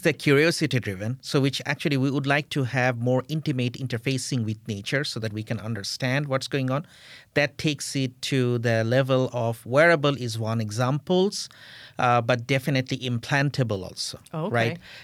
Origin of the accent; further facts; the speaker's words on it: Bangladesh; English is a second language; moved away as an adult; now in United States; So what happened is I was born in Bangladesh. I did my bachelor's there. And then I came to USC, Los Angeles, for my master's back in 2001.